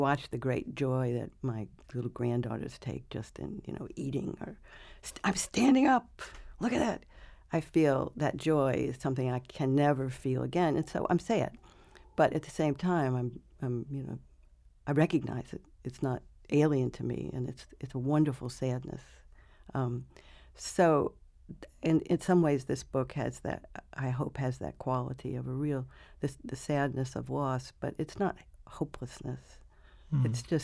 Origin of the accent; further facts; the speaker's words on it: New Orleans, Louisiana, United States; since I'm from New Orleans, I look at it now with a different, slightly different sensation. I certainly never want to live near water again.